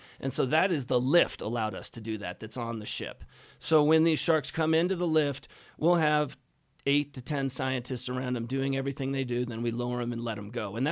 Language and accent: English; the American West, United States; Well, I think because we're all from the American West and we're not far from Yellowstone.